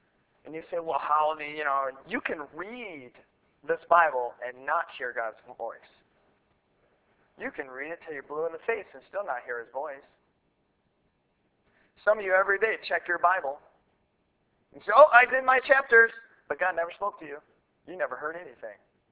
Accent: Wapakoneta, Ohio, United States; He was born and raised in Wapakoneta, Ohio, which is where I'm from. That's where my parents live.

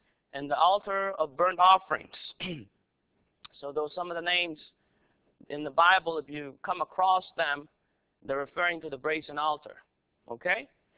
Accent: United States; If that means we have to die on the physical cross, which I don't think as American we have to face that yet.

